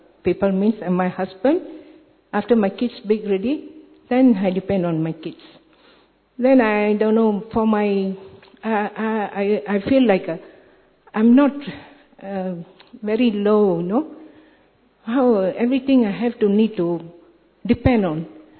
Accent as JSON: {"language": "English", "country": "Malaysia", "second_language": "English", "said": "I'm from Malaysia."}